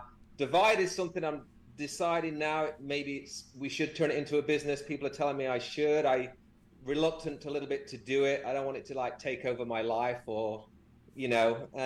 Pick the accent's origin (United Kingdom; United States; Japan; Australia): United Kingdom; Nottingham, East Midlands; England, Rally is was the big, or still a big bicycle brand in the UK, made in Nottingham, actually, my hometown.